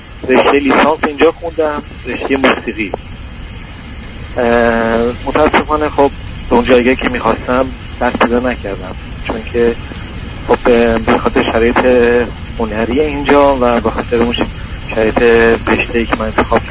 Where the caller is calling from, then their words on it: Italy; از ایتالیا هستم